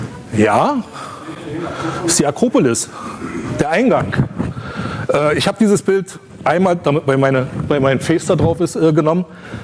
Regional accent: Brandenburg an der Havel, Brandenburg, Germany; Ich komme aus Brandenburg an der Havel, also die Stadt Brandenburg im Land Brandenburg, die nicht die Hauptstadt von Brandenburg ist.

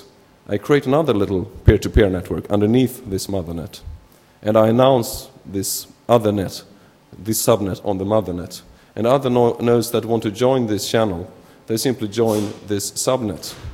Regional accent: Sweden; English is a second language; I'm from Sweden, but I speak German too

